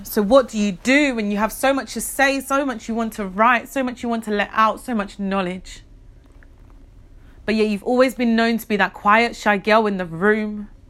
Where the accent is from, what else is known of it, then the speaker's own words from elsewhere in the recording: England, United Kingdom; born there; English, I'm British. England is the country I was born